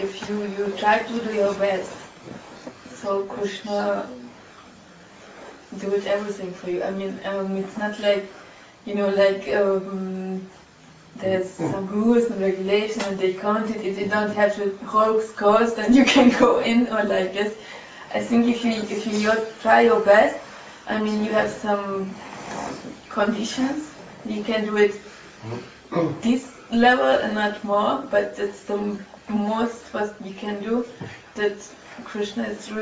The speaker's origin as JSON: {"language": "English", "country": "Hungary", "second_language": "English", "said": "we visit because I'm from Hungary"}